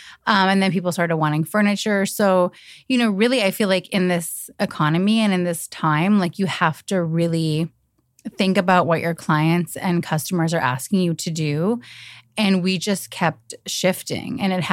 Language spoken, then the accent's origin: English; Minnesota, United States; now in Los Angeles, United States; So I'm from the Midwest, I'm from Minnesota.